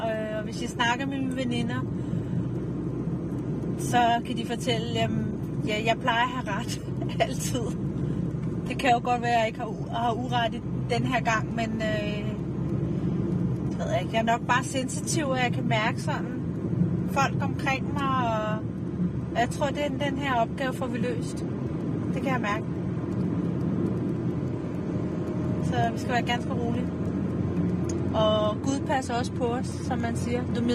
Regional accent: Serbia; når jeg er nede og besøger min familie dernede, hvor jeg kommer fra. Eller hvor jeg også kommer fra, i Serbien.

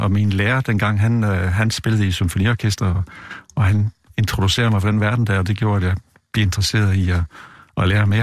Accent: Odense, Region of Southern Denmark, Denmark; jeg kommer fra Odense, så har jeg lige været i København i dag

